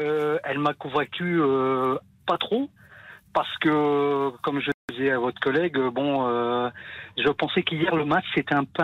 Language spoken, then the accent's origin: French; France; born there; parents sont italiens, je suis né en France